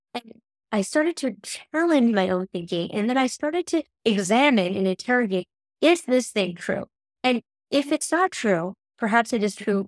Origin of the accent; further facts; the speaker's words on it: San Francisco, California, United States; I remember specifically when I was 8 years old, I grew up in San Francisco.